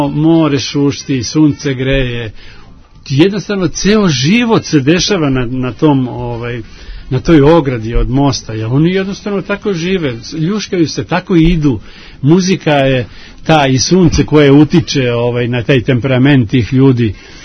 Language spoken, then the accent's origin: Serbian; Belgrade, Serbia; Mi smo iz Beograda